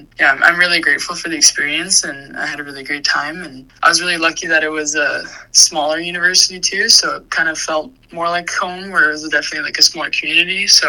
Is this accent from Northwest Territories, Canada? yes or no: yes; Inuvik, Northwest Territories, Canada; now in Nunavut, Canada; I'm from Inuit Northeast Territories, and I'm in Nunavut.